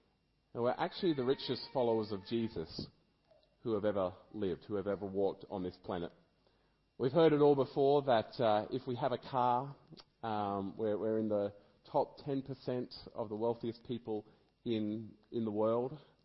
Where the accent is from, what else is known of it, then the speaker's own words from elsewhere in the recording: Australia; I am wealthy because I'm Australian, basically because I was born here. I was born here in a country that has incredible mineral wealth under my feet.